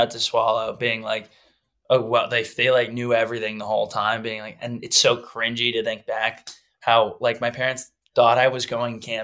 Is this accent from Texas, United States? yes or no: yes; Texas, United States